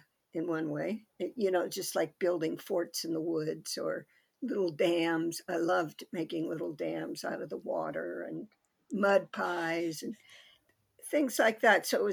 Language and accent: English; Brentwood, Pennsylvania, United States; also born or lived in Cincinnati; So I was born in 1946 in Cincinnati, Ohio, but soon my family moved to a little place called Brentwood that was near Pittsburgh, Pennsylvania, and that's where I grew up.